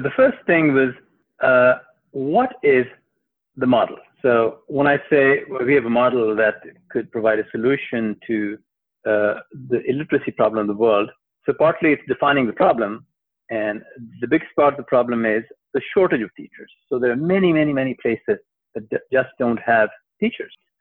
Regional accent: Pakistan; I come from Pakistan, a very poor country where a lot of people are illiterate.

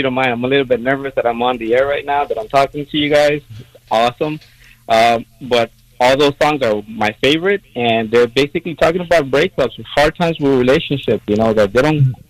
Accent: Miami, Florida, United States; Yes, sir. I am from Miami.

